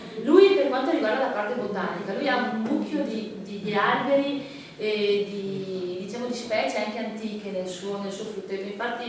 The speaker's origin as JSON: {"language": "Italian", "town": "Venice", "region": "Veneto", "country": "Italy", "said": "Naturalmente io studiavo a Venezia, ma tali nove sono veneziano, studiavo a Venezia."}